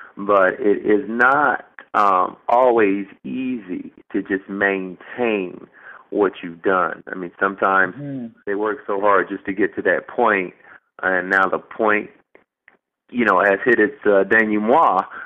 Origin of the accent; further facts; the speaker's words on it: Dayton, Ohio, United States; I'm from Dayton, Ohio, and growing up there, I was always have participated in sports along with a lot of other outdoor activities.